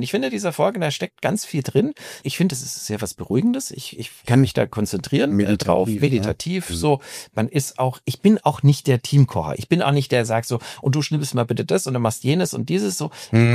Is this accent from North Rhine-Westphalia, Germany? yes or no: no; Munich, Bavaria, Germany; born there; now in Brandenburg, Germany; Also ich bin in München geboren und habe lange in Bayern gelebt, habe aber auch in Berlin gearbeitet, in Hamburg und lebe ja inzwischen in Ostdeutschland, also in Brandenburg. Ich bin mit meiner Familie nach Brandenburg gezogen.